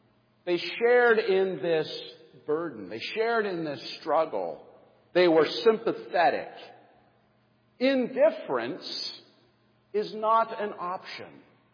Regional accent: Pittsburgh, Pennsylvania, United States; I'm from Pittsburgh.

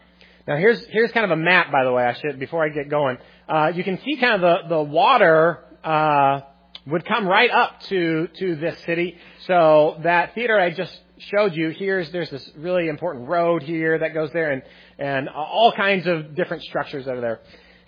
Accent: Le Mars, Iowa, United States; like, when I go other places and I tell people I'm from Lamar's, and I'm trying to explain where I'm from, I say, oh yeah, we're the ice cream capital of the world.

